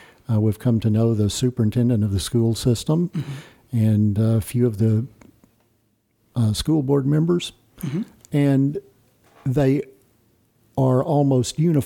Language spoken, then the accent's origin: English; Dallas, Texas, United States; also born or lived in California; I was born in Dallas, Texas. Okay. I lived there most of my life. I lived in California for a while when I was a child. I went to college in various places in East Texas.